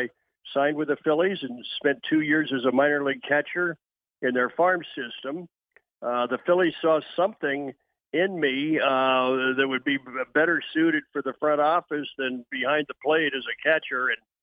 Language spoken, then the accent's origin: English; Wilmington, Delaware, United States; Well, I grew up in Wilmington, Delaware. My dad was a high school history teacher and a baseball coach.